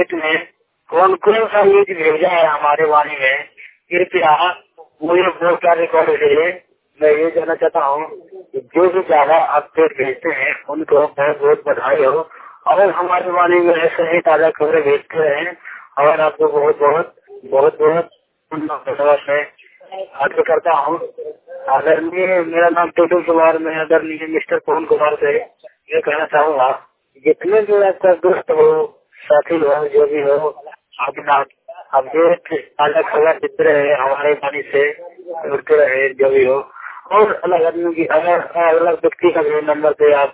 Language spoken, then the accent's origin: Hindi; Bihar, India; बिहार राज का रहने वाला हूँ, जिला बदलना।